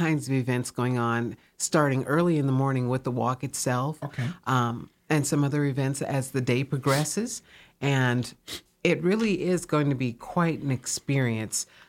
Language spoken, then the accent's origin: English; Ohio, United States; But I am from Ohio.